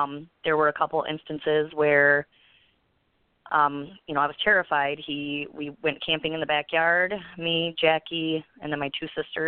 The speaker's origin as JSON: {"language": "English", "town": "Adrian", "region": "Michigan", "country": "United States", "tie": "born there", "also_born_or_lived": "Toledo, Ohio", "said": "Well, we moved around a lot. I was born in Adrian, Michigan, and then my sister Janelle was born in Blissfield, and my sister Jolene, we moved to Toledo, Ohio, and that's where she was born. And that's where we lived until I was 5."}